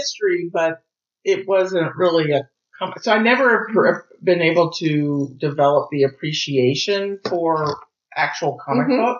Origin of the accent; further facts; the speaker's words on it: United States; Sorry, I'm an American.